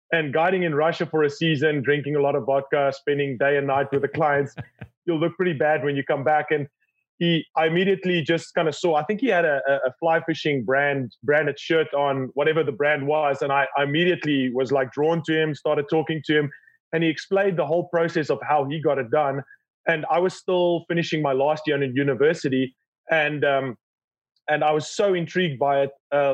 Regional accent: South Africa; Born and raised in South Africa.

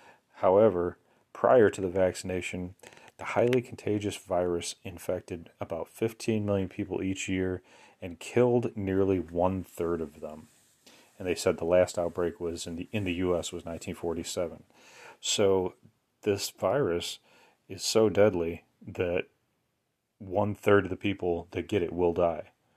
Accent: United States; Honestly, being an American, I don't want that thing even in America

